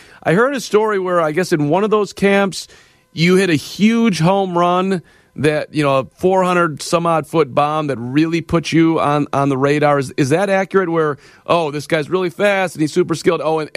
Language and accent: English; Highland Park, Illinois, United States; Most guys from the northern suburbs, and I grew up in Highland Park